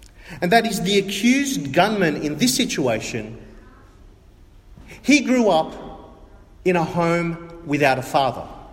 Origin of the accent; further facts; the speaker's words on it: Australia; I, as an Australian, as a foreigner